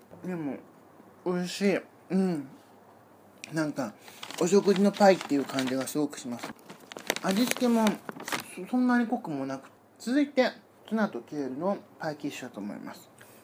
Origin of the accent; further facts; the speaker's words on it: Yokohama, Kanagawa, Japan; 地元横浜でブームになっている